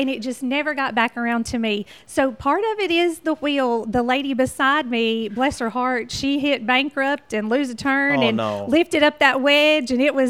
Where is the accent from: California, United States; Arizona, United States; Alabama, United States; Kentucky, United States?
Alabama, United States; Holly Pond; Absolutely. That's where I went to school. I've never lived anywhere else.